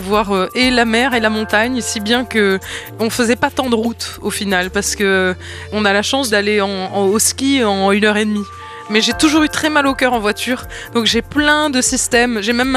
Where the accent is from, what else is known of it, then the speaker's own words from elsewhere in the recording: Nice, Provence-Alpes-Côte d'Azur, France; parce que je viens de Nice